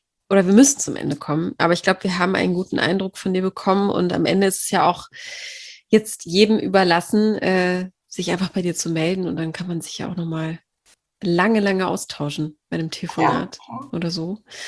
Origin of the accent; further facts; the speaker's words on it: North Rhine-Westphalia, Germany; Ich komme ja aus dem Ruhrgebiet